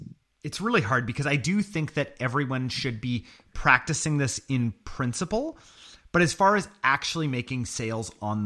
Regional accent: Canada; so as a Canadian, right, you look down at the States

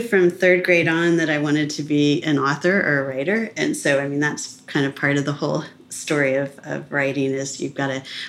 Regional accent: Evanston, Illinois, United States; born there; now in Laguna Beach, United States; I was born in Evanston, Illinois, but by the time I was going to high school, I'd lived in, I think, six states.

